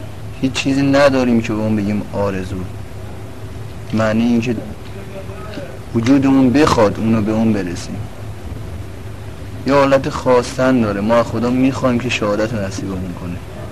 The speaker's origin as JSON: {"language": "Persian", "town": "Tehran", "region": "Tehran Province", "country": "Iran", "said": "از تهران، پایگاه مقداد."}